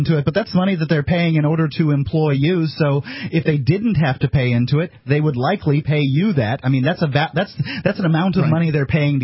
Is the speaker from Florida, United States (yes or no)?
yes; Sarasota, Florida, United States; I'm a Florida boy, born and raised in Sarasota, Florida